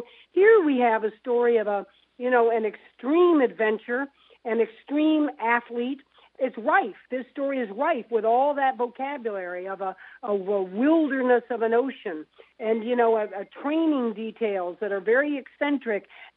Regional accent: Florida, United States; southern Florida, right north of Miami. Literally, overnight, thousands of Cuban exiles came flooding into my hometown.

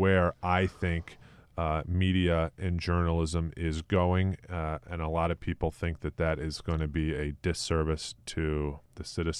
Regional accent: Hartford, Connecticut, United States; I remember growing up around Hartford, Connecticut

